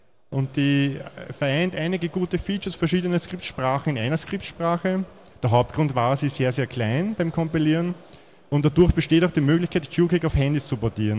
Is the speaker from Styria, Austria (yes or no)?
no; Vienna, Austria; Ich komme aus Wien.